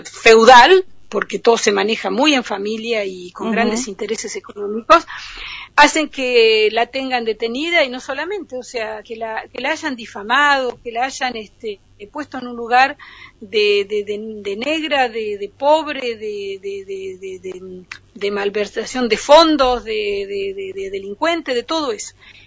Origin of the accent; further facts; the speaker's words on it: Olavarría, Buenos Aires Province, Argentina; Bueno, yo vengo del centro de la provincia de Buenos Aires, la ciudad de Olavarría.